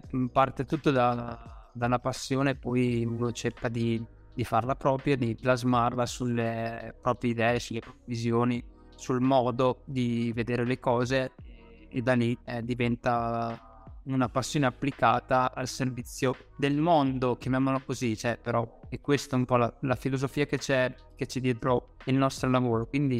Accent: Reggio Emilia, Emilia-Romagna, Italy; accent: Emilian; Non so se si sente dall'accento, se è molto pronunciata, ma sono emiliano, di Reggio Emilia.

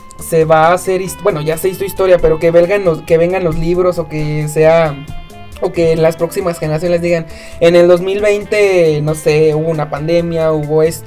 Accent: Mexico; Pero hashtag somos mexicanos, ¿no?

